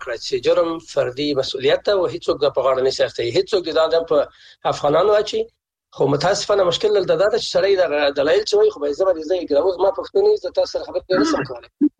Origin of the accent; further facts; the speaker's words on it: Afghanistan; moved away as an adult; now in Germany; او افغانان هم له دغسې حالت نه متضرر شوي دي. زه هم چې د جرمني کې ناست یم